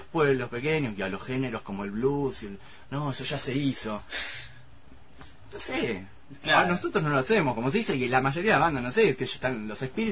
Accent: La Plata, Buenos Aires Province, Argentina; yo digo que soy bonaerense, o él, digamos, no, pero vos naciste en La Plata

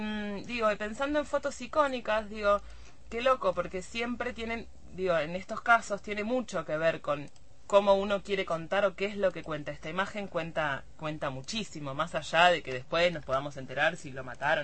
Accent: La Plata, Buenos Aires Province, Argentina; también nosotros porque somos platenses

